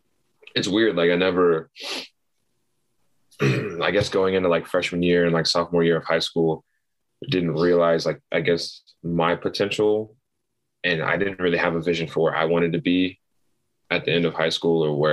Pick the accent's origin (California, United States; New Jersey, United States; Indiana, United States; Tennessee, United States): Tennessee, United States; Knoxville; also born or lived in Texas; So I was born in Texas, moved to Knoxville. My whole mom's side of the family is from Knoxville.